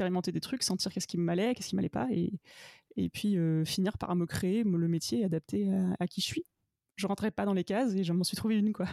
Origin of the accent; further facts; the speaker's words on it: Tours, Centre-Val de Loire, France; Moi je suis de Tours à l'origine